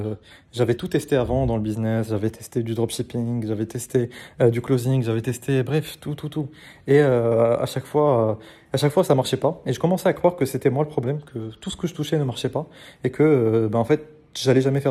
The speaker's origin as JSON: {"language": "French", "town": "Casablanca", "region": "Casablanca-Settat", "country": "Morocco", "tie": "born or raised there", "moved": "yes", "lives_now": "France", "said": "quand j'étais parti en France, donc j'ai grandi au Maroc, j'ai grandi à Casablanca, et je suis parti en France à un moment"}